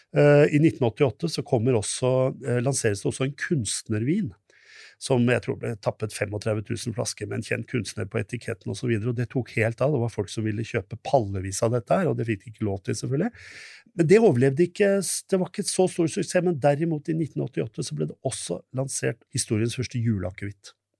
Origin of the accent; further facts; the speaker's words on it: Oslo, Norway; og jeg er oppvokst i Oslo, ikke sant?